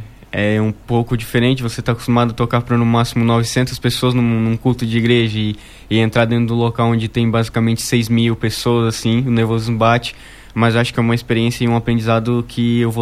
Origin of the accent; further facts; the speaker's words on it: Orleans, Santa Catarina, Brazil; Isso, sou de Orleans, natural, nascido e continuo resido lá em Orleans ainda.